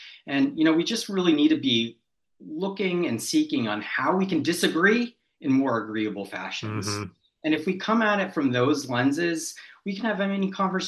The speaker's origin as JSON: {"language": "English", "region": "Massachusetts", "country": "United States", "tie": "born or raised there", "also_born_or_lived": "United Kingdom", "said": "So I grew up here in Massachusetts. I've lived a lot of places other than Massachusetts, both here in the United States as well as spending some time over in the United Kingdom."}